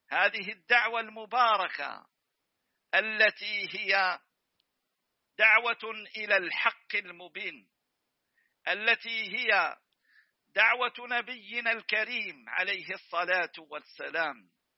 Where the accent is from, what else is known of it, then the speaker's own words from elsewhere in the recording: Tunisia; أبنائي وأحبابي وإخواني في بلدي تونس،